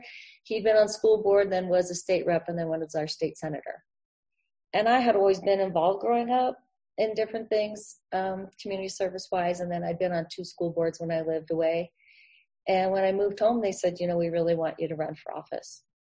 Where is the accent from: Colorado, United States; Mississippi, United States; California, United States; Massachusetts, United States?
Colorado, United States; Fort Collins; also born or lived in Washington; I grew up on Crestmore Place. I went to Moore and Blevins and Pooter High. And then I left Fort Collins for about 24 or 5 years and came back.